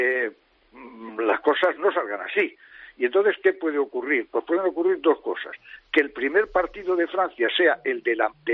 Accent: Totana, Region of Murcia, Spain; hay que decir las cosas para que la entiendan en mi pueblo, en Totana, Murcia

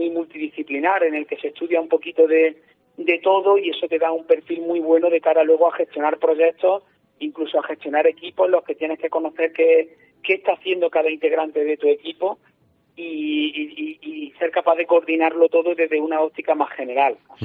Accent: Martos, Andalusia, Spain; había participado de una asociación astronómica que creamos en mi pueblo natal, en Martos.

